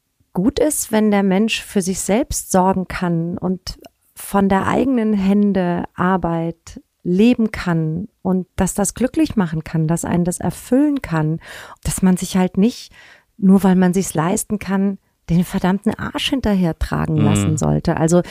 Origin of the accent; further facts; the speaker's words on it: Spessart, Germany; Ich bin im Spessart aufgewachsen, ne? Das war so meine Welt.